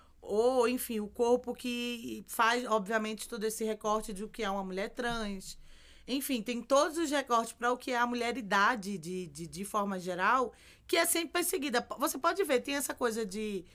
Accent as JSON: {"language": "Portuguese", "town": "Recife", "region": "Pernambuco", "country": "Brazil", "said": "na verdade, eu sou de Recife, Olinda, pra quem não sabe, que é a terra do carnaval."}